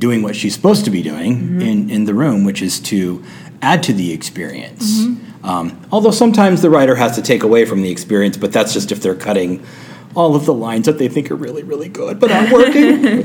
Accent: California, United States; And I'm from Southern California.

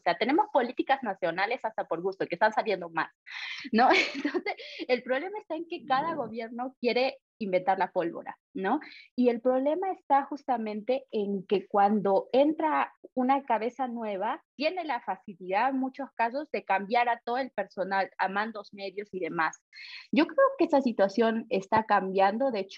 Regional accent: Yunguyo, Puno, Peru; moved away; yo soy de Yunguyo en realidad, que es una región, es un distrito que está pegado a Bolivia, y regreso después de 10 años.

